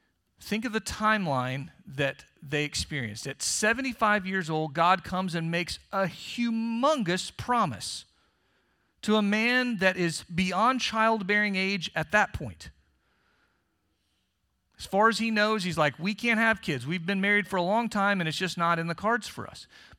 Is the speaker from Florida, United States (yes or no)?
yes; Florida, United States; even as an Episcopalian kid growing up in South Florida